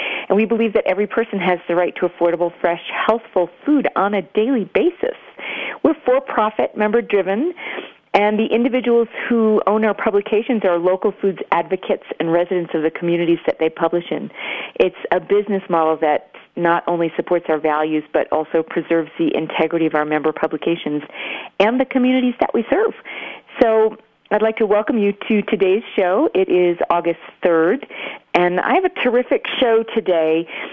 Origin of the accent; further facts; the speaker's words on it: Rhode Island, United States; now in Santa Fe, United States; I am from Rhode Island originally. I live in Santa Fe now, but last week I was on vacation in Rhode Island where I grew up.